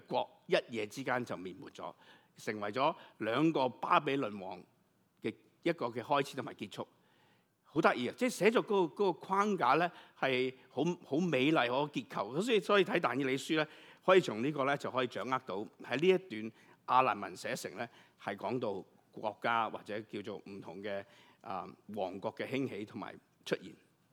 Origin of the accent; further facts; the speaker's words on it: China; 即是我们中国人的